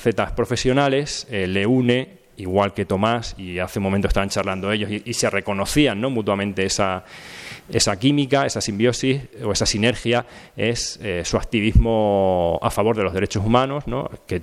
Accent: Extremadura, Spain; para los que venimos de Extremadura

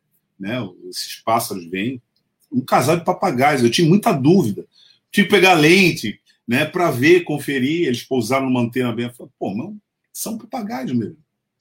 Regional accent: Santos, São Paulo, Brazil; Já vi, a gente a gente como santista, né?

